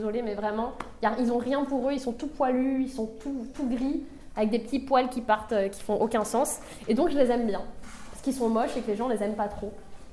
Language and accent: French; Paris, Île-de-France, France; also born or lived in Strasbourg; Bon moi je suis née à Paris, j'ai passé 18 ans à Paris et quand ensuite j'ai fini le lycée et je suis allée faire des études, je suis partie à Strasbourg